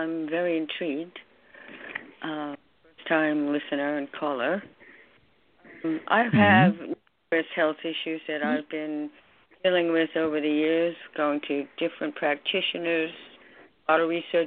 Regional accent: New York, United States; New York.

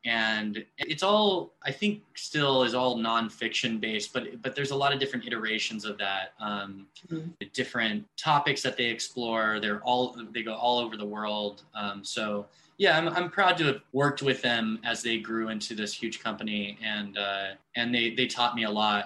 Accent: Los Angeles, California, United States; I was born and raised in Los Angeles, yeah. I left when I went to college

